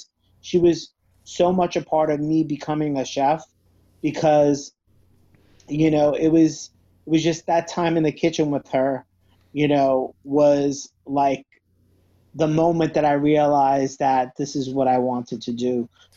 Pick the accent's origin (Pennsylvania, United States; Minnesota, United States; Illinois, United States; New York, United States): New York, United States; Brooklyn; I'm like, you know, growing up as an Italian, you know, in Brooklyn, like, everything was surrounded by food